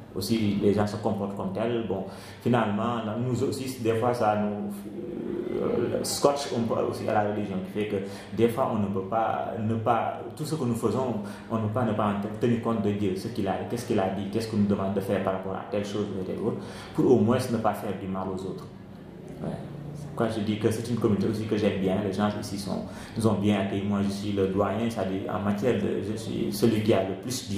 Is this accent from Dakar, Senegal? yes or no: no; Thiès, Senegal; si je dois quitter Yassan, peut-être c'est pour aller chez moi à Thiès